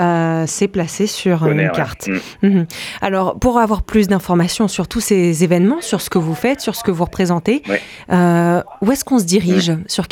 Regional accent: Antilles, France; je me permets de dire ça parce que je viens des Antilles aussi.

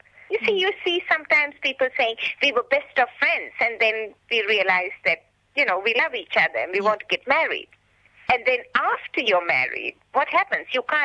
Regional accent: Sri Lanka; Now, you're from the subcontinent and I'm from Sri Lanka, so we are subcontinentals.

